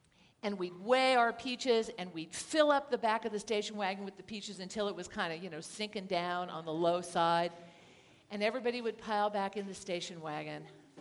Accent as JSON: {"language": "English", "town": "Hayward", "region": "California", "country": "United States", "tie": "born or raised there", "said": "I grew up in the East Bay in Hayward, which is a fairly blue-collar community in the East Bay of the San Francisco Bay."}